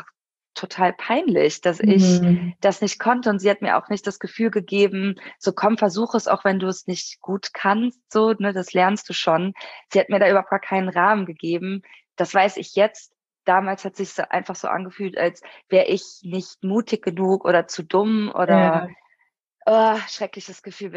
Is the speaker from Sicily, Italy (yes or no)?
no; Lecce, Apulia, Italy; ich komme halt ganz, ganz aus dem Süden, aus Lecce. Das ist so quasi der Absatz vom Stiefel.